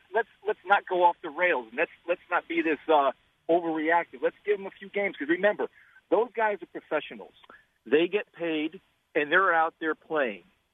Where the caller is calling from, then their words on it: Connecticut, United States; I'm calling from Connecticut today, where it's a beautiful, balmy 68 degrees.